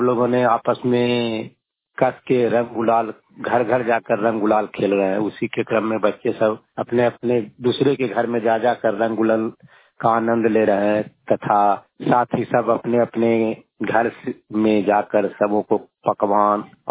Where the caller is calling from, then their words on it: Sirpur, India; ग्राम सिरपुर पशुरा थाना नूरशाह से बात कर रहा हूँ।